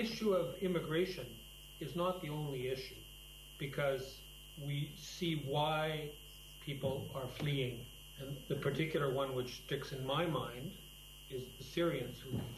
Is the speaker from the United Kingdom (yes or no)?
no; Canada; I'm from Canada